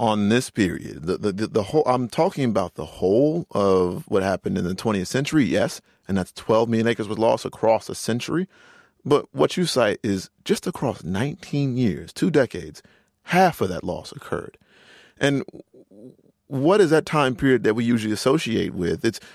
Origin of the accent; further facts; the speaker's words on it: North Carolina, United States; I'm from North Carolina